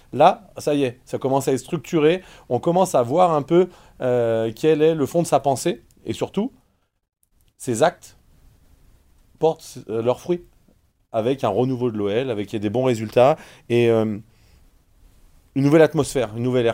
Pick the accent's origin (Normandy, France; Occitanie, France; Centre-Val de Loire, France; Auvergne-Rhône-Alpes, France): Auvergne-Rhône-Alpes, France; Lyon; On est assez conservateur, on est lyonnais